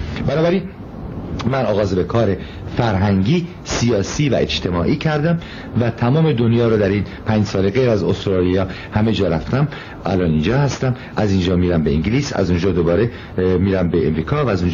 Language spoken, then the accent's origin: Persian; Iran; moved away as an adult; now in France; بنابراین از ایران آمدم بیرون، از راه کوهستان آمدم به ترکیه